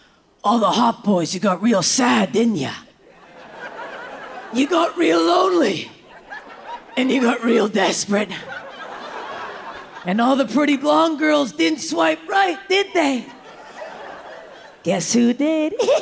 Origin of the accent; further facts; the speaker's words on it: Canada; I'm Canadian